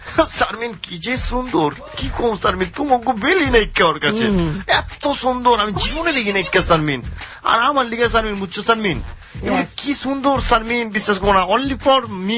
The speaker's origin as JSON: {"language": "Bangla", "town": "Dhaka", "region": "Dhaka Division", "country": "Bangladesh", "said": "আমি পুরান ঢাকার পোলা"}